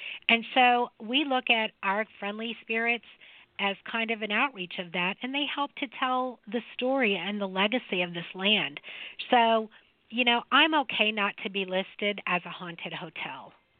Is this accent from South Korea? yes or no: no; Cincinnati, Ohio, United States; I'm a Cincinnati Reds girl. I grew up I lived in Cincinnati when they were the big red machine, and we had Johnny Bench.